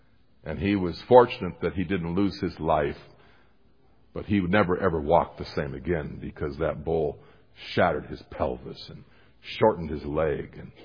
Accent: Montana, United States; I grew up in Montana, and I grew up in a home where my father was a logger

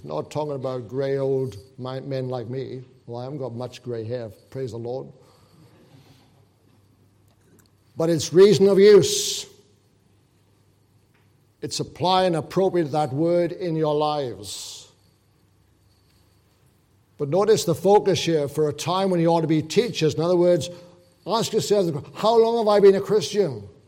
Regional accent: Wales, United Kingdom; my hometown, which is not far from where the Welsh Revival took place

